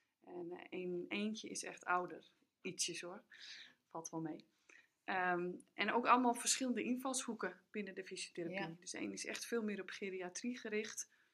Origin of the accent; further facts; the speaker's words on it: Langedijk, North Holland, Netherlands; ik kom uit Langedijk.